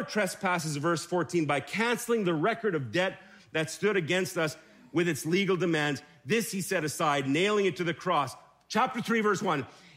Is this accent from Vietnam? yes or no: no; Germany; I grew up in Germany. Mom and dad are missionaries there.